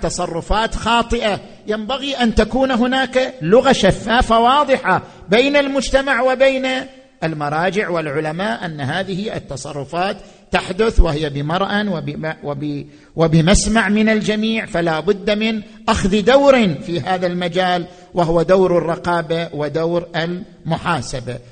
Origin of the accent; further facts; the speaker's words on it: Oman; في الخليج عندنا في عمان وفي المملكة العربية السعودية